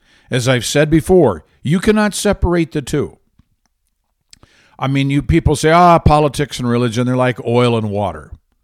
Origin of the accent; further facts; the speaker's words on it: Michigan, United States; a song I love by … from my home state of Michigan.